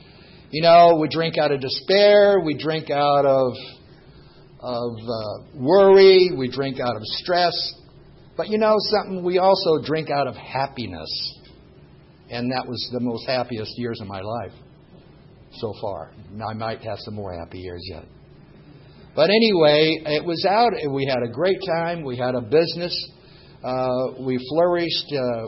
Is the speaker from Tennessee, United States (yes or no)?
yes; Nashville, Tennessee, United States; I was born in Nashville City to a family of my mom and dad and an older sister. And went to school in Nashville City, graduated from Sweetwater High School in 1955